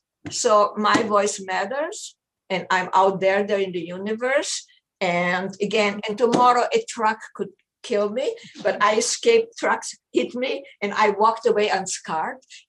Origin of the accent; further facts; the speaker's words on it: Israel; I grew up in Israel for 9 years.